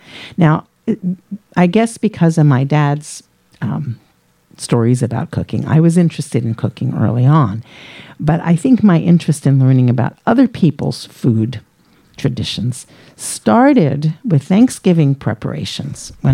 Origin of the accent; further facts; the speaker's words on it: Philadelphia, Pennsylvania, United States; when my brother Dougie and I were kids growing up in Philadelphia, my dad was the primary cook for our family